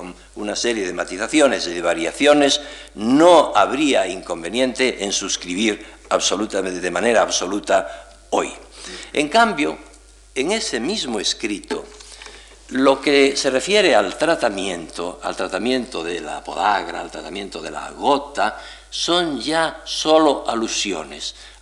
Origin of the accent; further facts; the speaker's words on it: Galicia, Spain; en mi tierra, en Galicia, donde abundan tanto los menciñeiros